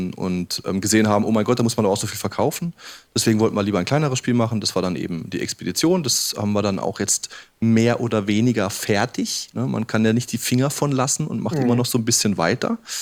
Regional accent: South Germany, Germany; now in Berlin, Germany; Ich bin genau wie Jörg auch seit 2003 hier in Berlin. Ich komme aus dem Süden.

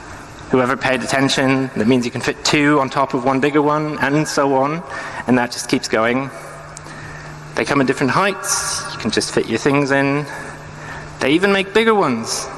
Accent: Germany; I'm from Germany, so.

